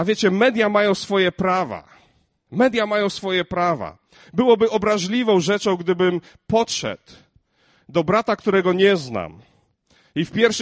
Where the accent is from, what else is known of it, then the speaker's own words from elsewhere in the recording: Głubczyce, Opole Voivodeship, Poland; moje rodzinne miasto to Głubczyce. Na dzień dzisiejszy nie wygląda na to, że wracamy do Głubczyc, ponieważ mieszkamy w drugim największym polskim mieście.